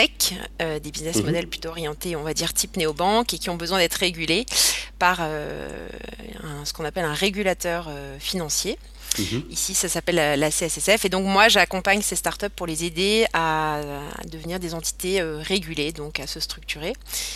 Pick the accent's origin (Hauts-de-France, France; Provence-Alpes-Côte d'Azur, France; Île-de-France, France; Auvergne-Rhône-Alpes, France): Île-de-France, France; Paris; moved away as an adult; also born or lived in Belgium / Luxembourg; moi, je suis à la base française, je viens de Paris. J'ai grandi là-bas, j'ai fait mes études là-bas et j'ai quitté juste après mes études la France pour travailler en Belgique puis ensuite au Luxembourg.